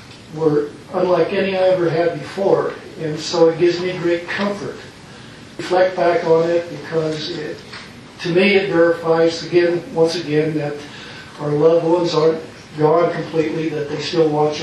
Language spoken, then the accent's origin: English; Ohio, United States; I was born and raised in Ohio. My dad worked at a coke plant.